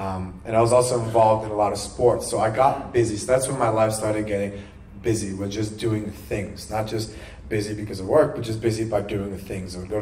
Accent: Illinois, United States; So I grew up in the northern suburbs of Chicago, and born and raised in a Christian family.

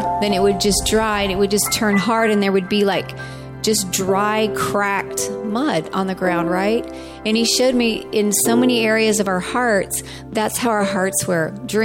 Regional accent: New Mexico, United States; we were raised in New Mexico, I was born in New Mexico, and very dry there.

